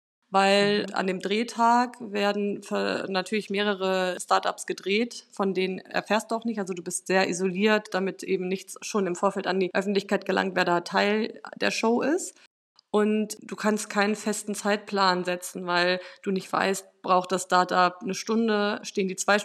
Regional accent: Bielefeld, North Rhine-Westphalia, Germany; War auch in Bielefeld, also da bin ich her, also ich bin in Bielefeld geboren

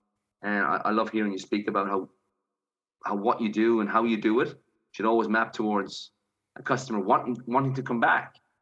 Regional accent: Ireland; now in Melbourne, Australia; I'm an Irishman living in Melbourne, Australia.

